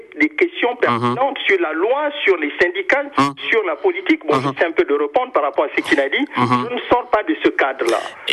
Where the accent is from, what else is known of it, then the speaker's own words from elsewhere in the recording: Gabon; Je vous prends le cas de mon pays d'origine. Vous savez qu'en ce moment, il y a des leaders des syndicats des enseignants de l'enseignement au Gabon